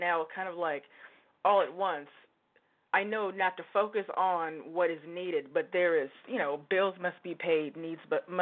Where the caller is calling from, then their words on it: Oregon, United States; And I'm calling you from Oregon.